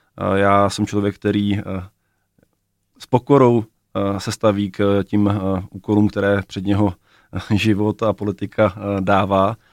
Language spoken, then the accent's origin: Czech; Plzeň Region, Czechia; now in Prague, Czechia; A já sice jsem člověk, který žije v Praze, ale také z Prahy nepocházím. Já jsem původem z Plzeňska a rád se do svého rodného kraje vracím a znám problémy kraje.